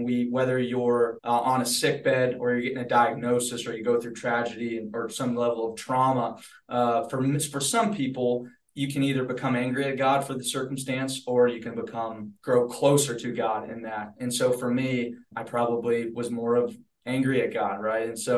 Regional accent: the South, United States; Yeah, so I grew up in the South, right? Like most people who grew up in the South, everybody's a Christian, right?

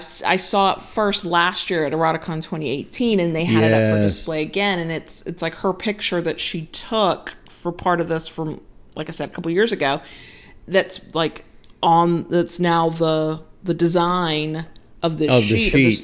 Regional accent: United States; I'm sorry. I'm American.

